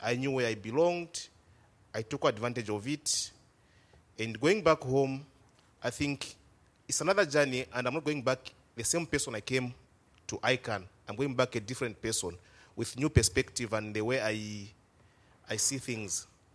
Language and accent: English; Zambia; from Zambia, first time fellow